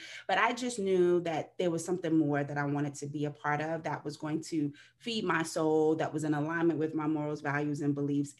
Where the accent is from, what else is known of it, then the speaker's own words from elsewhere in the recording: New York, United States; And so growing up in New York, you know, we have access to a lot of things in the entertainment world.